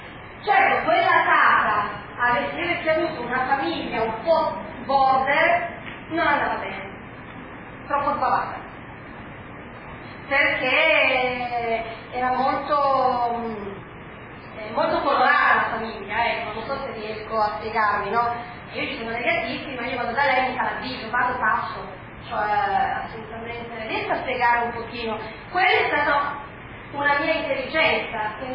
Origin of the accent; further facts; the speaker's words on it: Piedmont, Italy; Io sono piemontese dopo da 7 generazioni, e invece tutti mi dicono che è molto invece, perché la madre era siciliana, con 3 figli in un palazzo tutto di siciliani.